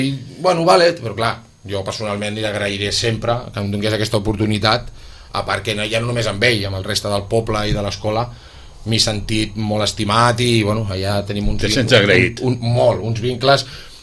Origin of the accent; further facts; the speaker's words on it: Sitges, Catalonia, Spain; jo sóc de Sitges